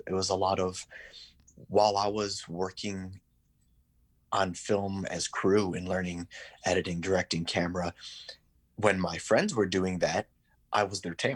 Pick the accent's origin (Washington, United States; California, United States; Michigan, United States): Michigan, United States; Bay City; Yep. I grew up in Bay City, Michigan.